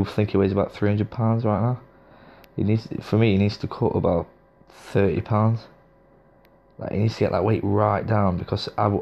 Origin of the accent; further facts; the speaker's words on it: England, United Kingdom; because I'm English.